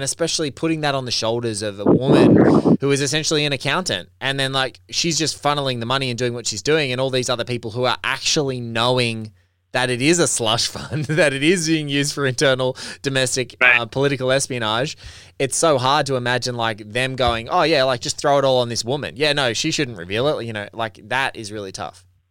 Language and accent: English; Australia; maybe it's more pronounced for me because I'm Australian and like I look at our country and we're, you know, 20, 25 million people